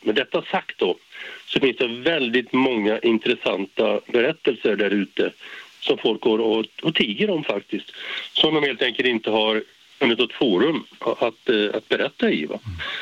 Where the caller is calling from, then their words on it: Järfälla, Stockholm County, Sweden; Jag är hemma i Järfälla